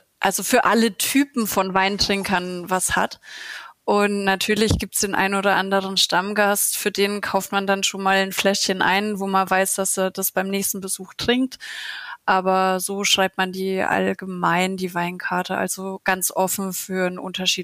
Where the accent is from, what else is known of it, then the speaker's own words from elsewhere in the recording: Bavaria, Germany; Ja, also ich bin ja Fränkin